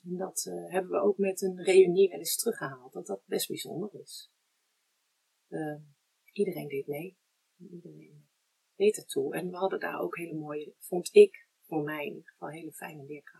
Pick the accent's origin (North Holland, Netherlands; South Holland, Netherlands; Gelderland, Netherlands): South Holland, Netherlands; Delft; born there; En ik ben geboren in Delft. En mijn ouders woonden toen in een huis bij mijn grootouders in. Dus mijn geboortegrond, dat is in Rijswijk, is in huis bij mijn opa en oma.